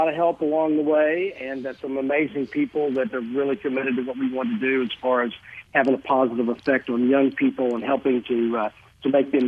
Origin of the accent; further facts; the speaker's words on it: Texas, United States; now in Memphis, United States; I was originally from Texas and actually moved here to Memphis to start the business.